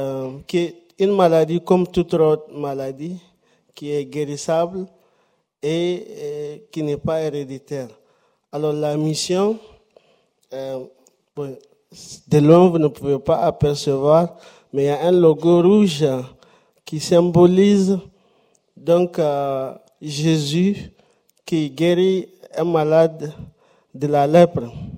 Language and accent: French; Niger; Je viens du Niger. Niger, un pays de l'Afrique de l'Ouest, un pays sahélien.